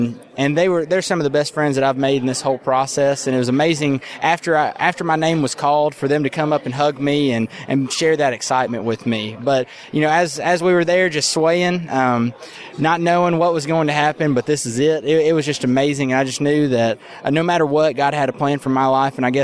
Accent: Tennessee, United States; I'm from Coffee County, Tennessee, in the Beech Grove community, and we have a herd of registered Black Angus beef cattle on 235 acres.

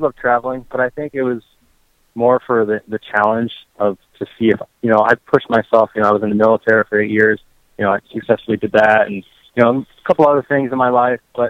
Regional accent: New Jersey, United States; Yeah, I'm from New Jersey, but I have a lot more friends and family, you know, mm-hmm. in the California side than, you know, in Florida.

